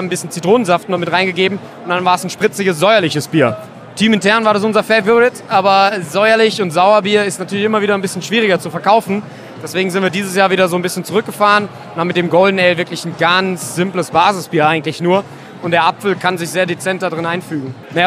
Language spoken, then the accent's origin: German; Mainz, Rhineland-Palatinate, Germany; Und als Mainzer ist der Frankfurter Markt für uns sogar relativ wichtig.